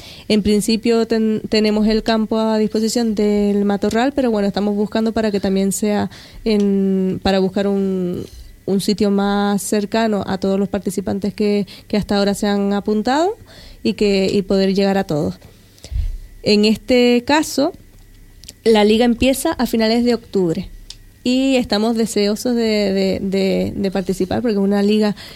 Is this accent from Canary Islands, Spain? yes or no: yes; Canary Islands, Spain; de vamos a Tenerife y somos de Fuerteventura